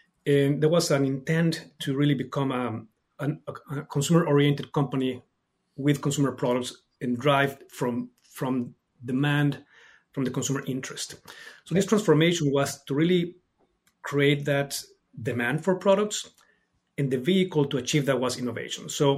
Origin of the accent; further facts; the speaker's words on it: Mexico City, Mexico; I am originally from Mexico City, and I'm an architect by trade.